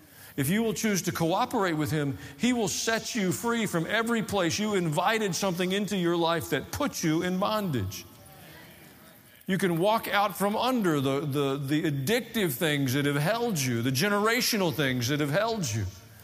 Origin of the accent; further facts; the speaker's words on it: Tennessee, United States; I grew up in Tennessee, folks.